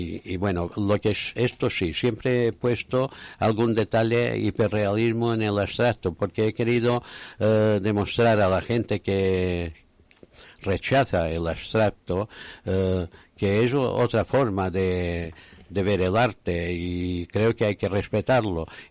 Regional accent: Balearic Islands, Spain; Expongo algunas veces también en mi tierra, en Mallorca.

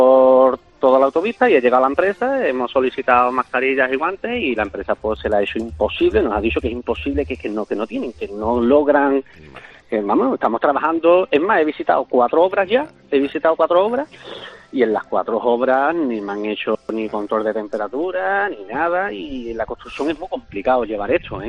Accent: Cádiz, Andalusia, Spain; yo soy de Cádiz. Y trabajo en Sevilla, y he salido a las 6 de la mañana de Cádiz

